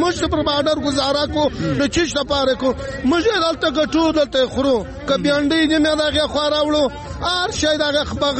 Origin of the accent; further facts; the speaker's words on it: Chaman, Balochistan, Pakistan; زموږ کور په چمن کې دی